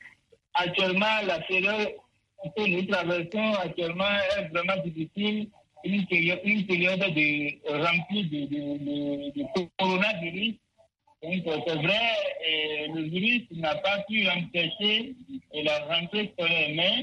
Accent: Cotonou, Littoral, Benin; Ok, chez nous, à Cotonou, bon, la rentrée scolaire a bien démarré.

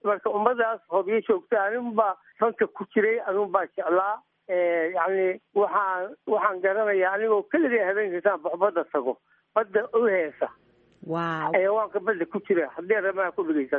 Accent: Hobyo, Mudug, Somalia; Magaaladaasi hobyo la yiraahdo gobolfamadugu bay ka mid tahay, waa magaalo xeebeed.

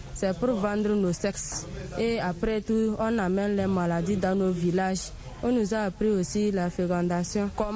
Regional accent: Brukou, Kara, Togo; Je viens de Brukou, dans la préfecture de Doufelgou.

